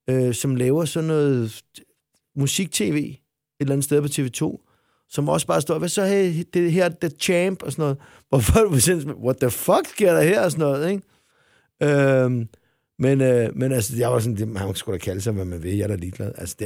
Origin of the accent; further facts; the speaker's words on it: Solrød, Zealand, Denmark; jeg var fra Solrød.